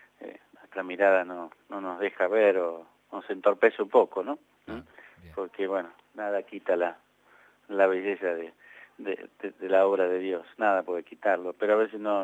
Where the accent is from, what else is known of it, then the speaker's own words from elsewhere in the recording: San Martín, Buenos Aires Province, Argentina; Bueno, yo nací en San Martín, acá al lado de la capital. En realidad no soy originario porteño. San Martín, que era pegado a la General Paz, y vivía en un lugar que se llama Malaber, está cerca de Villa Ballester